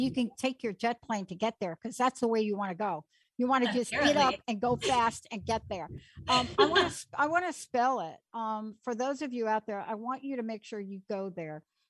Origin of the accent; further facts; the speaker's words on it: East Coast, United States; I'm from the East Coast. There are potholes everywhere.